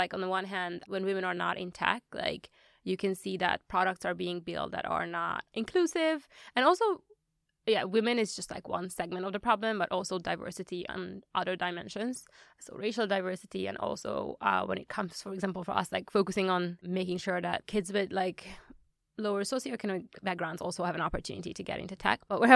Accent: Hungary; English is a second language; also born or lived in Chile; I was born and raised in Hungary.

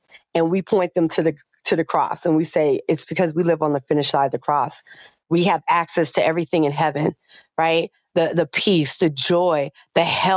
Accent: California, United States; I am hailing from Southern California.

